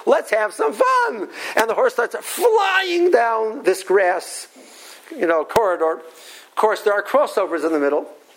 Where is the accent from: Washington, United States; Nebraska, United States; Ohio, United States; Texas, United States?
Ohio, United States; Cleveland; I'm from Cleveland, so he's a Clevelander.